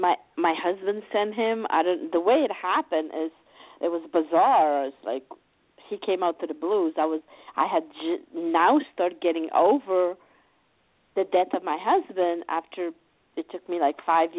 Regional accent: Pennsylvania, United States; I'm from Pennsylvania.

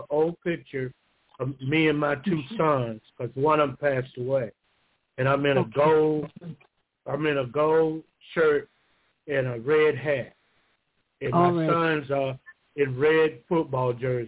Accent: Thomasville, Georgia, United States; I just want to know … I'm from Thomasville, Georgia.

